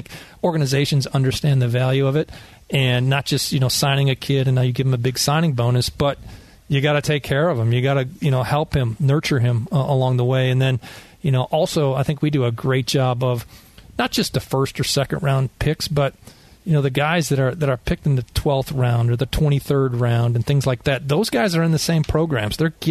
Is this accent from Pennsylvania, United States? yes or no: no; Wisconsin, United States; you know, I grew up in the Midwest in Wisconsin. I was a Brewers fan.